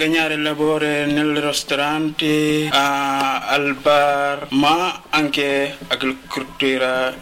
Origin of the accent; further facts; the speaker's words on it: Guinea; Italian is a second language; now in Italy; io sono nato in Africa, io vengo dal Guinea